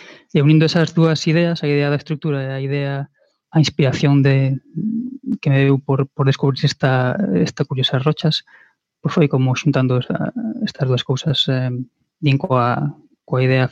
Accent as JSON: {"language": "Galician", "town": "Vigo", "region": "Galicia", "country": "Spain", "said": "Aquí en Vigo, de onde son eu, pois hai algúns certames de relatos"}